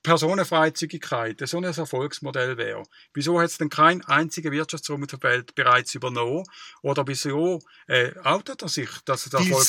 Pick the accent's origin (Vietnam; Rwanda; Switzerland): Switzerland; Wir als Schweizer Bürger und Schweizer Staat müssen auf die Schweiz schauen.